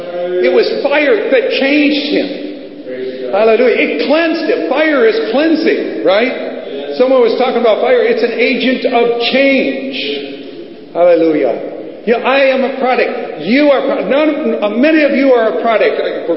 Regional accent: United States; You know, we as Americans, or maybe I should say I as an American, maybe you don't have that, but I've never had in my life of an invading country coming and destroying all of us

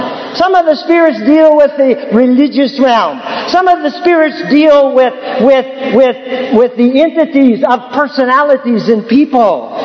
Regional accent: United States; He was from Europe and I was from the States.

